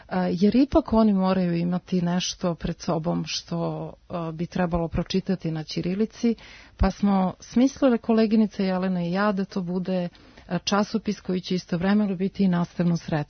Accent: Serbia; mi koji dolazimo iz Srbije

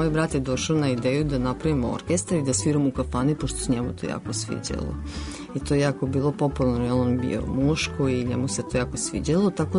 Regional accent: Vojvodina, Serbia; Ja sam Srpkinja iz Vojvodine, sviram srpsku muziku iz Vojvodine i vojvođanka sam

